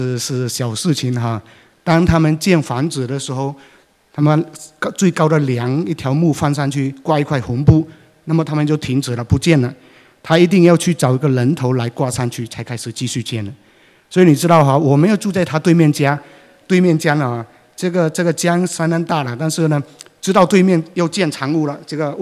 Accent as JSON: {"language": "Chinese", "region": "Sarawak", "country": "Malaysia", "said": "我就讲说我是从喇烂江来的，喇烂江是我们东马来西亚最长的 一条河流"}